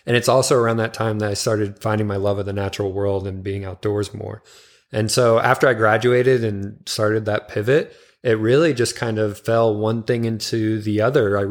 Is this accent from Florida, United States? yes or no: no; Louisville, Kentucky, United States; I grew up in Louisville, Kentucky.